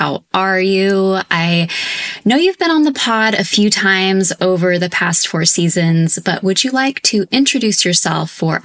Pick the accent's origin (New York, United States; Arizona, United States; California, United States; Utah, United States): California, United States; We're both from the Central Coast of California